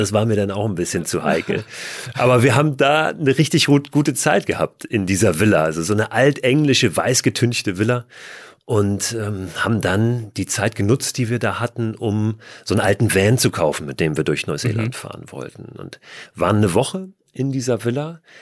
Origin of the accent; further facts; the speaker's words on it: Germany; Ich musste dann aber kleinlaut zurückschreiben, Jeremy, wir sind Deutsche und das meine ich dann mit deutscher Spießigkeit.